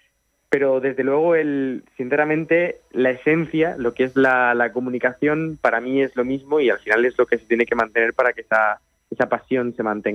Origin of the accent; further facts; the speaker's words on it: Villanueva de la Serena, Extremadura, Spain; crónicas de fútbol sobre el equipo de mi pueblo, de Villanueva de la Serena, en Extremadura.